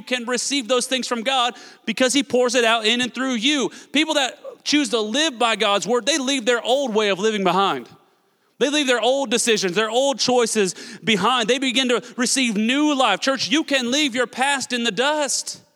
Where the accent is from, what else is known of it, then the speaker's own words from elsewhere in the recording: Newton, Kansas, United States; I grew up in Newton Religious, Kansas, where we went to church every Sunday and everybody was a Christian as far as I knew.